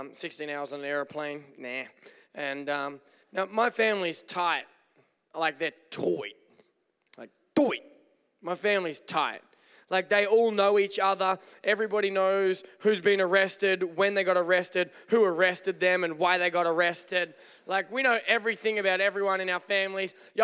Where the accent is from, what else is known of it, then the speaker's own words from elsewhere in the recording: Wodonga, Victoria, Australia; now in United States; I'm from Wodonga, and I've been in Wodonga for a long time, and Wodonga didn't feel like home anymore.